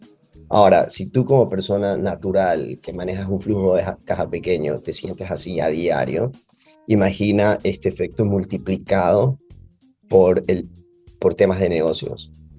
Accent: Guayaquil, Guayas, Ecuador; born there; also born or lived in Quito; Yo soy de Ecuador, nací en Guayaquil, viví en Quito, la capital, los últimos 3 años.

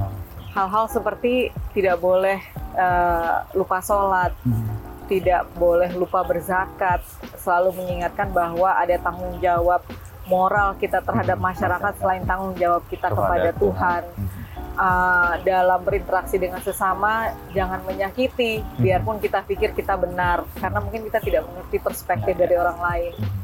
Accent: Aceh, Indonesia; keras kepala sebagai orang Aceh

